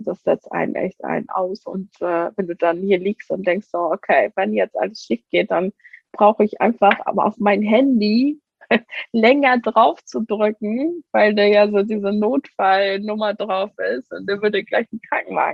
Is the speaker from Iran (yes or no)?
yes; Iran; now in Germany